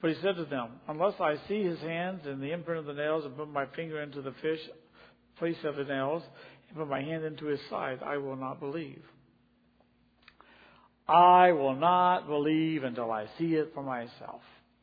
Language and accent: English; Danville, Virginia, United States; grew up in the church. I heard all the stories. I knew all the stories. I memorized a lot of verses growing up in Blair Baptist Church in Danville, Virginia.